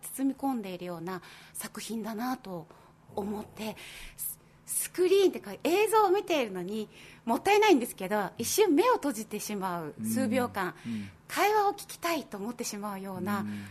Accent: Kansai, Japan; でもそれは私自身も関西人なので

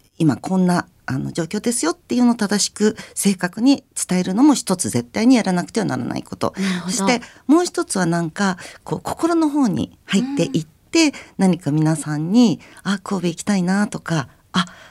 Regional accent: United States; 実は私アメリカ育ちでもあって

